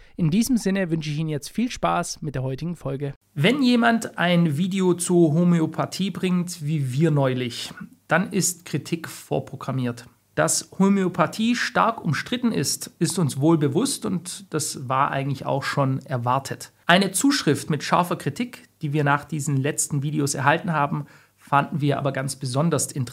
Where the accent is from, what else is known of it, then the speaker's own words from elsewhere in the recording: Baden-Württemberg, Germany; ich bin ja Schwabe, aus dem Schwäbischen gibt es einen alten Spruch